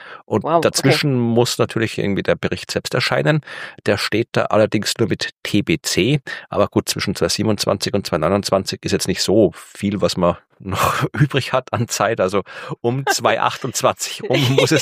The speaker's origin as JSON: {"language": "German", "country": "Austria", "said": "als Österreicher bin ich natürlich im Skifahren entsprechend ausgebildet."}